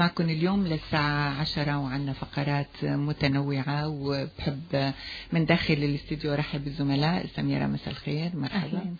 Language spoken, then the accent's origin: Arabic; Syria; اختلطت مشاعرنا مثلما اختلطنا كسوريين بين مؤيد ومعارض